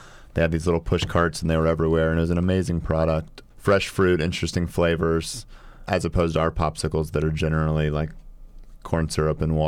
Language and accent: English; Snellville, Georgia, United States; also born or lived in Minnesota; I was born in Minnesota, but I grew up in Snellville. I went to Shiloh High School and then went to the University of Georgia after that.